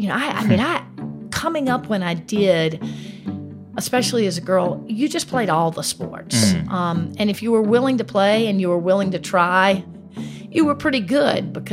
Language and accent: English; Greenville, United States; You know, I really loved growing up in Greenville. It was, at the time, a great place for me. It's a small place. I could ride my bike everywhere.